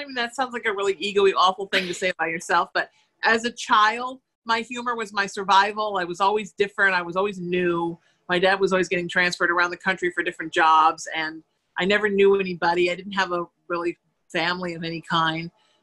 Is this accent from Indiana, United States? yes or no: no; Connecticut, United States; I'm also from Connecticut and I'm Irish and I'm an Aries.